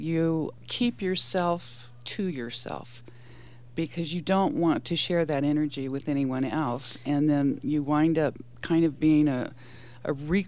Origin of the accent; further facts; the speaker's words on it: Las Cruces, New Mexico, United States; also born or lived in Colorado / Hawaii; now in Reno, United States; Well, I was raised in Las Cruces, New Mexico, and went on to Colorado and Hawaii and wound up in Reno after that.